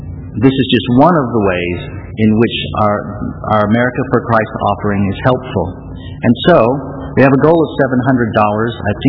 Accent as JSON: {"language": "English", "country": "United States", "said": "Because I'm afraid, being an American, that if I say the name of a town that I haven't said before, I might get it wrong."}